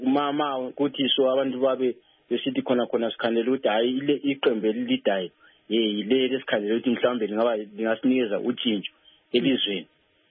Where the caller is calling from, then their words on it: Botswana; I'm calling from Botswana.